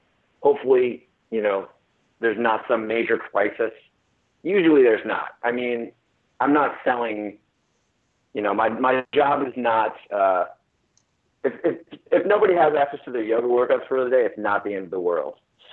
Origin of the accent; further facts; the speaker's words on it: Cleveland, Ohio, United States; now in Texas, United States; Yeah, but I grew up in Cleveland, so I'm allowed to do that now, and I'm allowed to gripe about it because I grew up with that.